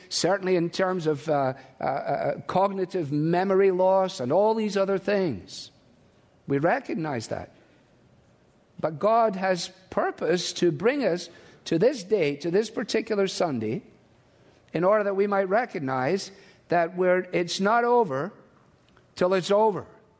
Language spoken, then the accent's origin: English; Scotland, United Kingdom; As a Scotsman, it appeals to me.